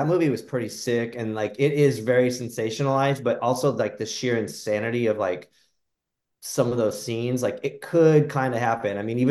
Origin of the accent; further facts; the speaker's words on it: Phoenix, Arizona, United States; And I grew up in Phoenix, so it was like 120 degrees outside.